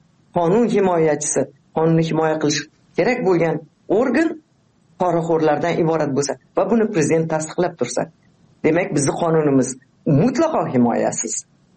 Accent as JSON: {"language": "Uzbek", "region": "Tashkent", "country": "Uzbekistan", "tie": "born or raised there", "said": "men Toshkentda tug'ilib o'sganman. Aynan o'sha 66-yildagi zilzila bilan bog'liq ko'p voqealarni 11 yoshimda xotiramda qolgan."}